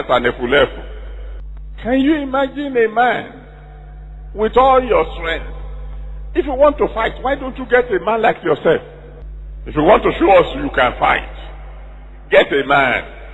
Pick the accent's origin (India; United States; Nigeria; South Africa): Nigeria; South East; So you didn't know I grew up in Igbo land.